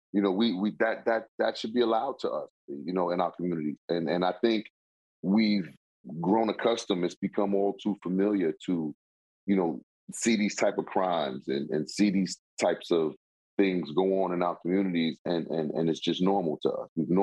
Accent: Queens, New York, United States; You know, I'm from Queens, and so we kind of fit in somewhere in the middle there.

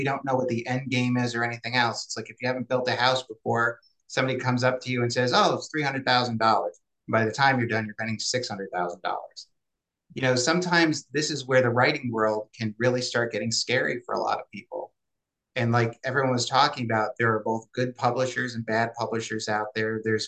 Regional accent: New York, United States; I was born in the Northeast. I was born in the Hudson Valley of New York, which is a very much a storytelling tale fable kind of like area

